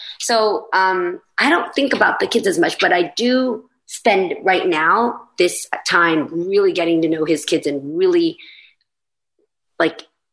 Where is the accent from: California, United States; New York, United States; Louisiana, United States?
California, United States; I was teaching my aunts how to dance hyphy because we're from the Bay